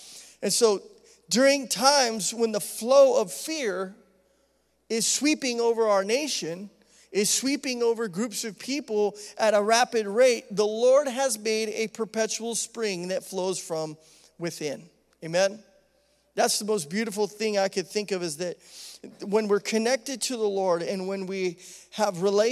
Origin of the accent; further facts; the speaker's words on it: Idaho, United States; When I was a kid, you know, growing up in Idaho, we were very blessed to have lots of rivers.